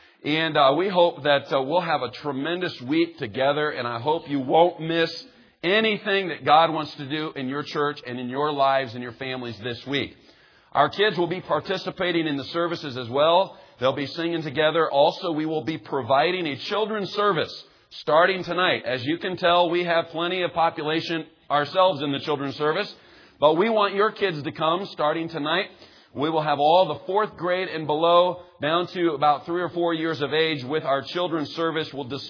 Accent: Kansas City, Missouri, United States; Now, just to give you a little background of where we're from, we're actually from Kansas City, Missouri.

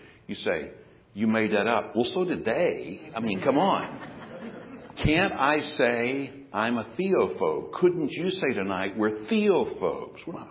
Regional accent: Pensacola, Florida, United States; Look, I grew up in Pensacola, Florida. I grew up on the beach.

